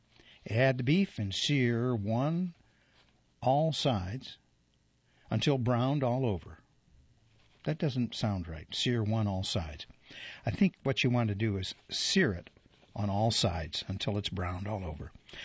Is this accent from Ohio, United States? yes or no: yes; Ohio, United States; also born or lived in California; Almonds, where I grew up in Ohio. But I lived in California for a while, up north, and they called them almonds.